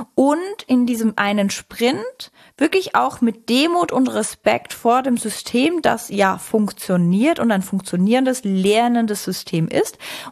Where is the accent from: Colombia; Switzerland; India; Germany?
Switzerland; Ich bin Schweizerin.